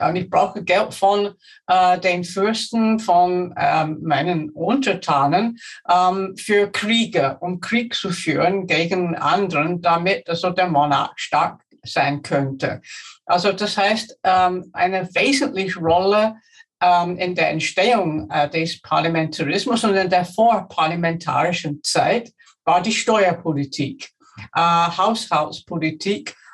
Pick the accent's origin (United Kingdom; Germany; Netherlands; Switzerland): United Kingdom; England; moved away as an adult; now in Vienna, Austria; Ich komme ursprünglich aus England, wo ich studiert habe und auch unterrichtet habe an diversen Universitäten. Nach Österreich bin ich dann vor 30 Jahren gekommen, so permanent